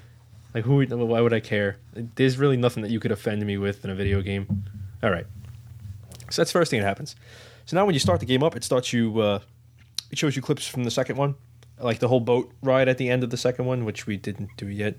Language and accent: English; New York, United States; So you start in New York, and fantastic, we're from New York.